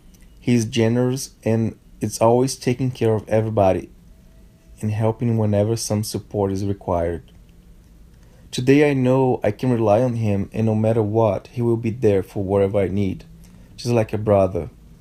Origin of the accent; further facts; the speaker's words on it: São Paulo, Brazil; moved away as an adult; now in Canada; back in my hometown of São Paulo, where both of us used to live.